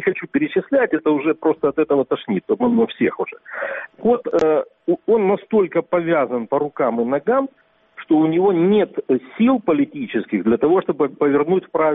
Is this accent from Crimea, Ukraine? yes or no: yes; Crimea, Ukraine; ну вот даже я, крымчанин, который ввязан в эту ситуацию, для которого это личная трагедия